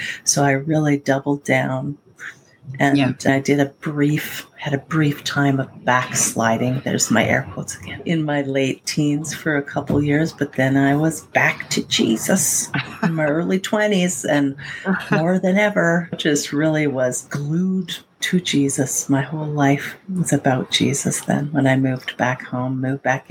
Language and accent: English; British Columbia, Canada; So I'm Canadian. I live in British Columbia, and I was raised in a Pentecostal home.